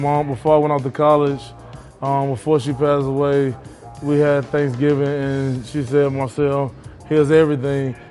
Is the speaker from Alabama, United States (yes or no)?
yes; Alabama, United States; also born or lived in Tampa; I'm originally from Tampa, Florida. I was born in Tampa, Florida. I grew up in Alabama with my grandparents.